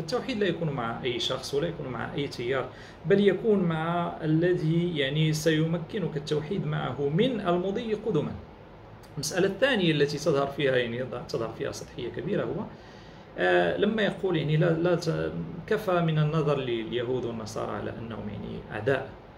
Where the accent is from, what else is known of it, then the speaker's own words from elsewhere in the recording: Morocco; وكذلك وجد عندنا في المغرب.